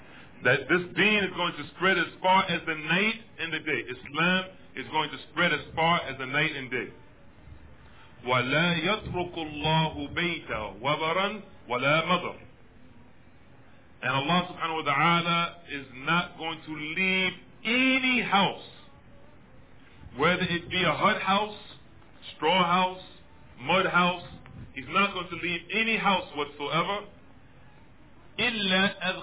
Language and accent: English; United States; Now, myself, I'm from the United States.